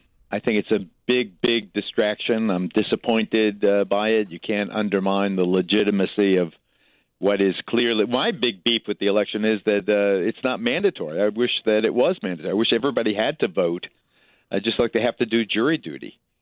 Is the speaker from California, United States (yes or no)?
no; Manhattan, New York, United States; born there; I was born in Manhattan, so I'm a citizen